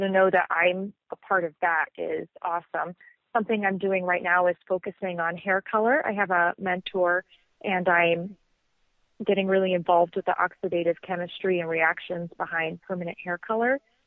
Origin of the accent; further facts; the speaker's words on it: Midwest, United States; now in Los Angeles, United States; I first got into the personal care industry when I moved to Los Angeles from the Midwest.